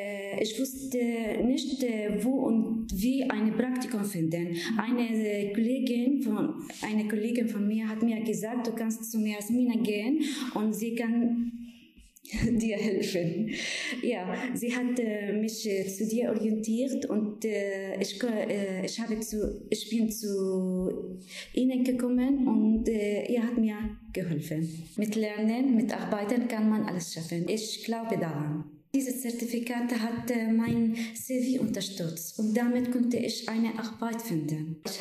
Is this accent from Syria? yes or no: yes; Syria; German is a second language; moved away as an adult; now in Germany; ich komme aus Syrien, ich bin verheiratet, ich bin 2016 nach Deutschland gekommen. Ich habe in Syrien Übersetzung Fach Englisch studiert.